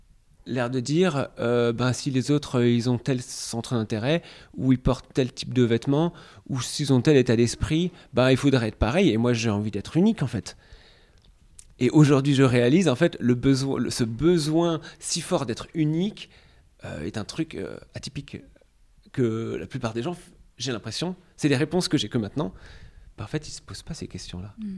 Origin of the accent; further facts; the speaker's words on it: Fontainebleau, Île-de-France, France; J'ai grandi près d'ici, à Fontainebleau.